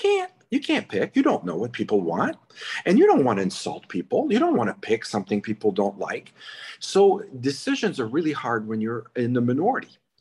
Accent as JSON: {"language": "English", "country": "Canada", "lives_now": "United States", "said": "So whenever I'm different because I'm Canadian, that's my problem, really."}